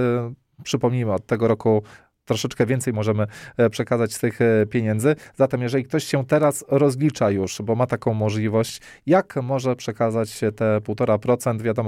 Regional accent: Opole, Opole Voivodeship, Poland; jestem z Nowej Wsi Królewskiej, ale piękny kościół w Opolu Nowej Wsi Królewskiej

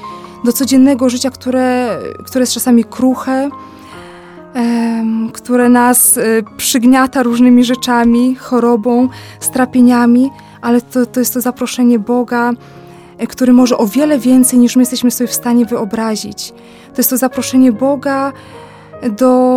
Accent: Lubusz Voivodeship, Poland; Że pochodzę z diecezji zielonogórsko-gorzowskiej

